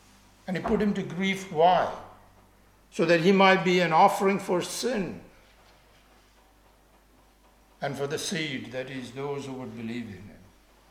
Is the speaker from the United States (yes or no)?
no; India; moved away as an adult; I grew up in India until I was 19 or so, and we have these carts.